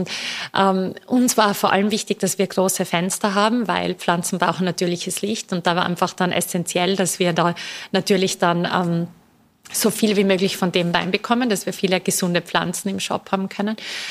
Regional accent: Tyrol, Austria; ich bin Tirolerin, wie man wahrscheinlich hört

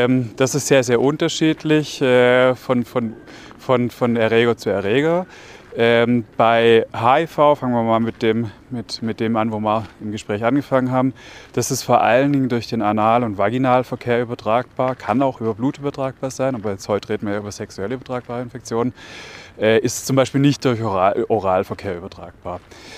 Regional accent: Switzerland; Bei uns in der Schweiz

